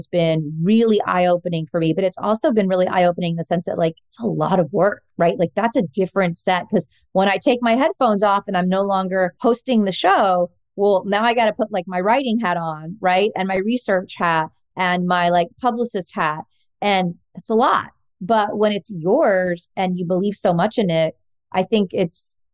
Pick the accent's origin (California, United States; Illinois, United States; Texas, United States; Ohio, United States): Texas, United States; Fort Worth; so I grew up in Fort Worth, Texas. I'm a Texan like Joseph. And, you know, I grew up in a very traditionally Mexican family. I'm half Mexican, half Puerto Rican.